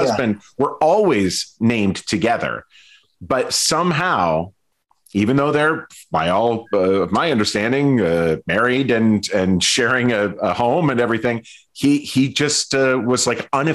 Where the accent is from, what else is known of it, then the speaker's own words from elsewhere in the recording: Stillwater, Minnesota, United States; the youth group was throwing a big party at a place called The Barn in my hometown of Stillwater, Minnesota.